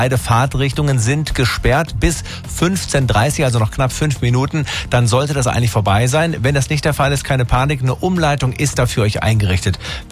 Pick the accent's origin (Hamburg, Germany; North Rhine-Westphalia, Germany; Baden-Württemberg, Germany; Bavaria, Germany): Baden-Württemberg, Germany; Tübingen; Tübingen, meine Heimatstadt